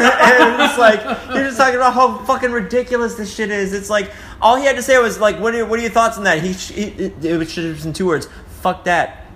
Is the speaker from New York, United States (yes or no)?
no; Chicago, Illinois, United States; Dude, we're from Chicago.